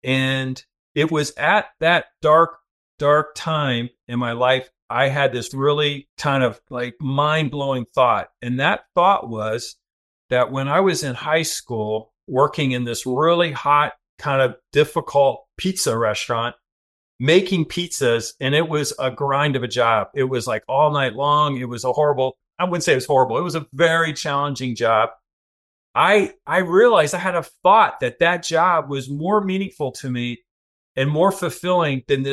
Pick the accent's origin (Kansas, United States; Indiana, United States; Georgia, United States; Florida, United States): Florida, United States; So yeah, I was the oldest of five. I grew up in Central Florida.